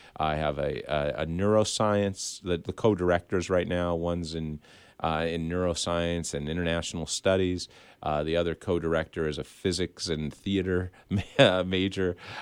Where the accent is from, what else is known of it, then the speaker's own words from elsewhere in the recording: Scranton, Pennsylvania, United States; I'm a native Pennsylvanian, so is my wife. We grew up in the Scranton area. We wanted, once we had our first child, to move back to eastern Pennsylvania.